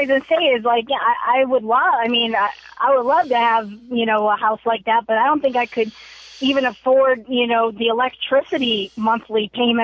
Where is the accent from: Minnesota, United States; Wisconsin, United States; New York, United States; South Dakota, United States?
Minnesota, United States; also born or lived in Hawaii; All over. I was an Army brat. But I was born in Minnesota, and I grew up between Minnesota and Hawaii because my dad's family is Hawaiian.